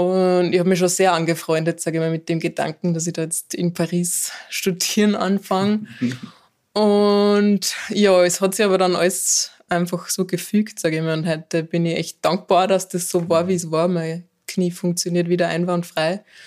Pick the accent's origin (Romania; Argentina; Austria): Austria; Gmunden, Upper Austria; Ja, ich bin in Gmunden geboren und habe meine Kindheit da verbracht